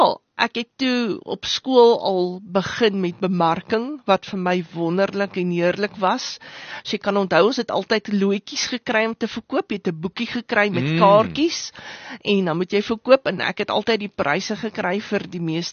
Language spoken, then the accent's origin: Afrikaans; Johannesburg, Gauteng, South Africa; Jong, ek is een meisie van die suide, Johannesburg suid groot geword, Terfontein, wonderlike herinneringsjare daaraan.